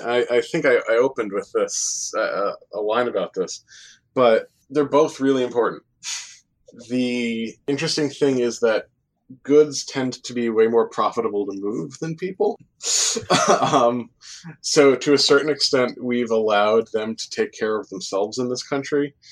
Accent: New Jersey, United States; I grew up in New Jersey.

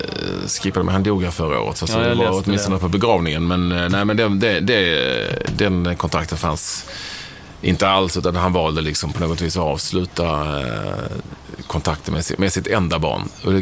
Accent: Malmö, Skåne, Sweden; also born or lived in Landskrona; jag flyttade till Malmö tidigt och liksom uppväxt där. Får man väl ändå säga. Jag är där, jag uppväxt där. Gick i skola

